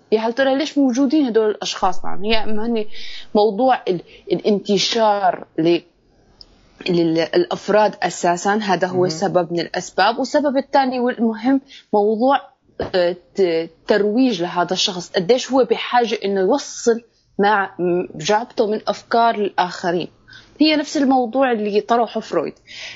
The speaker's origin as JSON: {"language": "Arabic", "country": "Syria", "said": "او الاحداث اللي صارت عندنا بسوريا"}